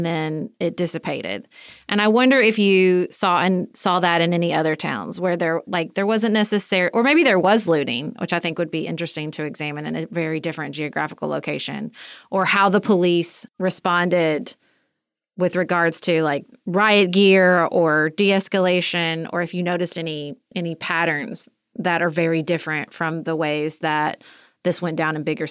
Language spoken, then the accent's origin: English; Paducah, Kentucky, United States; best kept secret. I'm from Paducah.